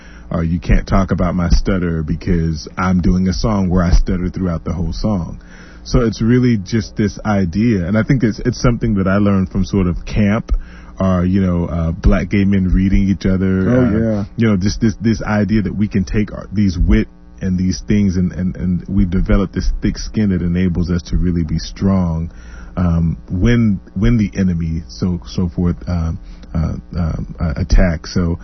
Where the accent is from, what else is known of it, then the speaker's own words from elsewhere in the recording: Arkansas, United States; A lot of my albums refer to my experience growing up in the South in Arkansas